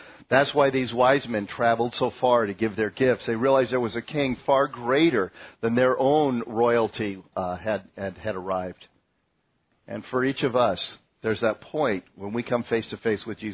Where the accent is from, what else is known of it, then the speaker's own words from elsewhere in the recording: California, United States; I grew up in Southern California, so that song has never made any sense to me